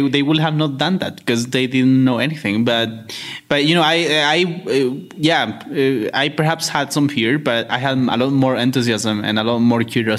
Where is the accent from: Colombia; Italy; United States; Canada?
Colombia; English is a second language; "I am from Colombia." and that was my level of English.